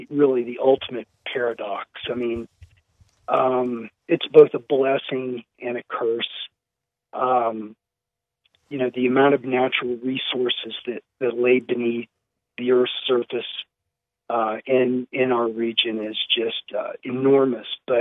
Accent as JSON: {"language": "English", "region": "West Virginia", "country": "United States", "said": "Well, I'm from West Virginia, and West Virginia is coal dependent, and the future of coal, of course, is pretty dim."}